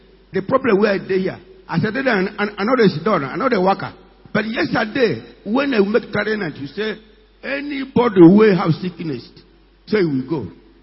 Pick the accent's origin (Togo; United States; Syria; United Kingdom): Togo; English is a second language; I'm not from this town. I'm from Togo, from here.